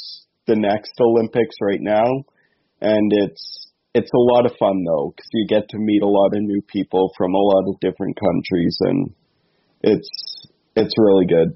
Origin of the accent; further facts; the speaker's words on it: Calgary, Alberta, Canada; also born or lived in Medicine Hat / British Columbia; I was born and raised in Calgary, moved to Medicine Hat for a bit, and yeah, I'm back and moved out to BC for a bit. But yeah, most of my life has been here in Calgary.